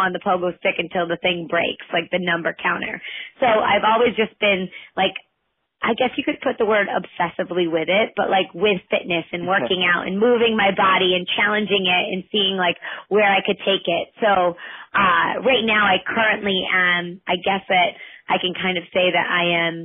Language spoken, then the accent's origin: English; Livonia, New York, United States; But yeah, so I grew up in Livonia. I went to school there. I was very active, loved playing sports.